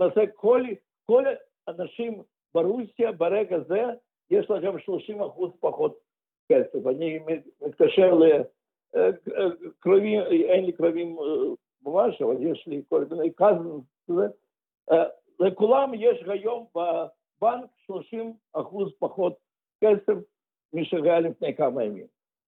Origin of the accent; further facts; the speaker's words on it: Donetsk, Donetsk Oblast, Ukraine; moved away as an adult; also born or lived in Moscow; אני נולדתי בעיר דנצק, שאז היה שם שלו היה סטלין. ובעיר דנצק, וגדלתי שם, וגרתי עד גיל 18, עד שנסעתי לאוניברסיטת למוסקו.